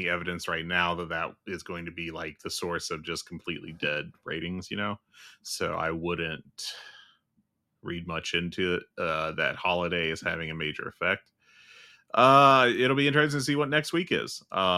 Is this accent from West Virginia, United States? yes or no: yes; West Virginia, United States; I grew up in West Virginia, in a very white portion of West Virginia